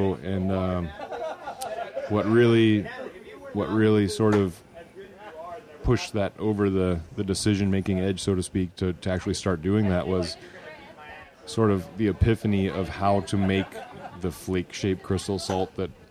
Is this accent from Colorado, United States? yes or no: no; Pensacola, Florida, United States; also born or lived in Opelika, Alabama; I did grow up in the South. I was born in Opelika, Alabama. My parents lived in Auburn, and we moved to Pensacola, Florida shortly thereafter that.